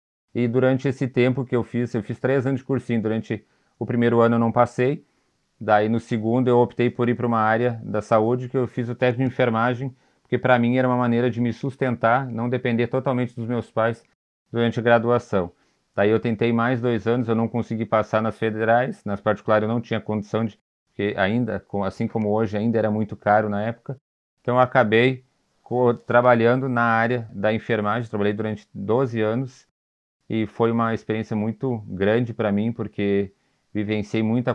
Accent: Novo Hamburgo, Rio Grande do Sul, Brazil; now in Bom Princípio, Brazil; Sou natural de Novo Hamburgo, no Rio Grande do Sul, há 8 moro em Bom Princípio, no Rio Grande do Sul

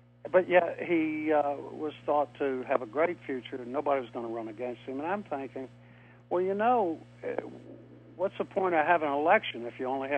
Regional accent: Virginia, United States; I grew up in Tidewater, Virginia, where sort of the nation, you know, was founded, Jamestown and Williamsburg

